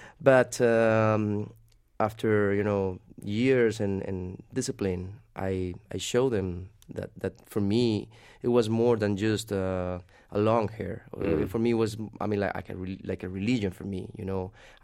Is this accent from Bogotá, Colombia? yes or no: no; Medellin, Antioquia, Colombia; Yeah, there's a guy in my city, in my hometown, Medellin, called Román González.